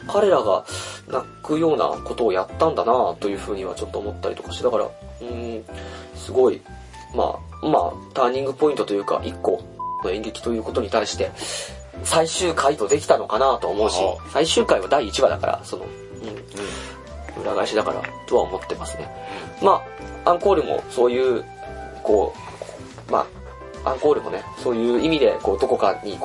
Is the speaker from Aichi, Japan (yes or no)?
no; Asumigaoka, Chiba, Japan; 俺が生まれ育ったその、あすみが丘っていう町があるんだけど、千葉の。